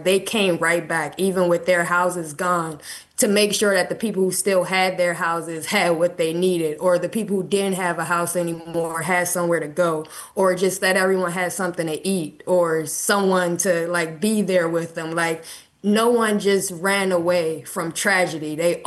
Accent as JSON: {"language": "English", "town": "Washington", "region": "District of Columbia", "country": "United States", "tie": "born or raised there", "said": "Like when I'm in DC, because I was born and raised in Southeast, it always feels like survival there."}